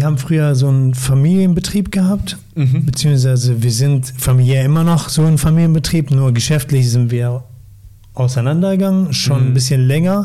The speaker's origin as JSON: {"language": "German", "country": "Germany", "tie": "born or raised there", "also_born_or_lived": "Syria", "said": "Geboren in Syrien. Wir sind 94 hier rübergekommen. Ich war noch nicht mal 10. Quasi hier aufgewachsen."}